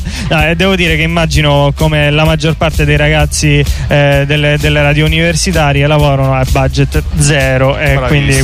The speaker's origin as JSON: {"language": "Italian", "town": "Catania", "region": "Sicily", "country": "Italy", "lives_now": "Osaka, Japan", "said": "io sono di Catania, ho incominciato a collaborare con artisti della mia città."}